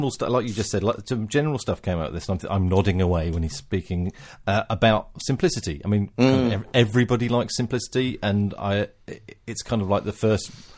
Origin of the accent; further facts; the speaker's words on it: England, United Kingdom; I am an Englishman, therefore my glass is half empty.